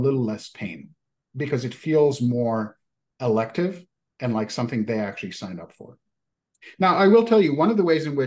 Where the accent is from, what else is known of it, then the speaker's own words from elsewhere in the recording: Israel; English is a second language; I was born and raised in Israel. I still identify as Israeli. I speak Hebrew with my parents. I hold an Israeli passport.